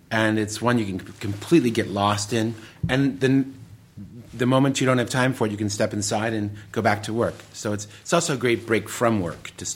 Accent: Royal Oak, Michigan, United States; born there; also born or lived in Detroit; That's right. Well, I was born in Royal Oak, but I lived in the city of Detroit proper.

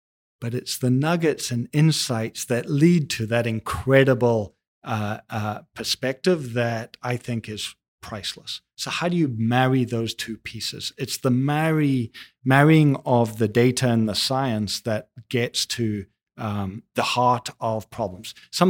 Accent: South Africa; growing up in South Africa during apartheid, it had a massive, massive impact on me.

